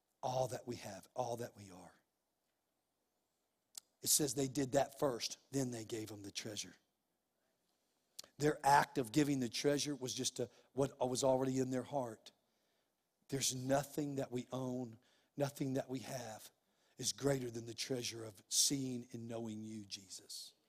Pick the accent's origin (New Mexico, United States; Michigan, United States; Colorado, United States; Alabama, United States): New Mexico, United States; Clovis; even Julie's hometown of Tulsa, my hometown of Clovis is one of the best places we ever lived